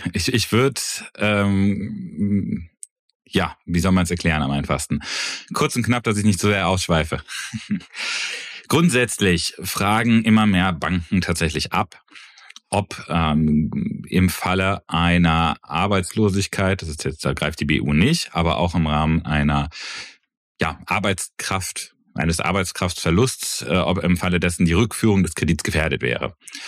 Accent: Eifel, Germany; Wenn man nicht gerade in der tiefsten Uckermark oder wo ich herkomme, tiefsten Eifel was kaufen will

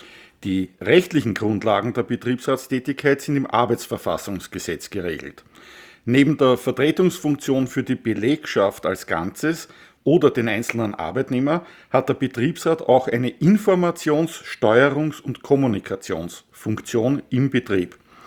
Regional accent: Vienna, Austria; Als Wiener ist man Wiener-Anhänger

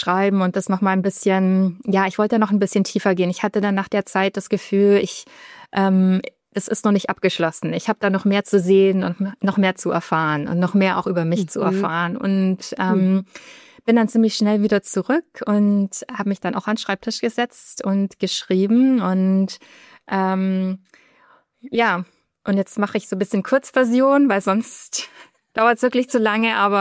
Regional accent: Germany; ich bin Deutsche, ich bin Germanistin

